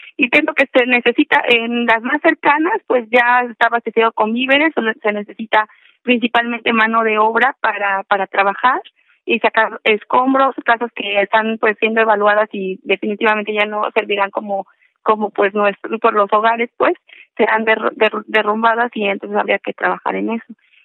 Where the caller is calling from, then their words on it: Izúcar de Matamoros, Puebla, Mexico; de Izúcar de Matamoros, es un municipio de Puebla.